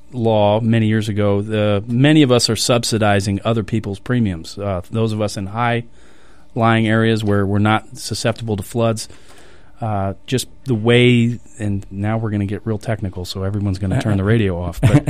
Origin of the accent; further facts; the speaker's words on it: Miami, Florida, United States; Yeah, growing up in Miami, you can't mix those up.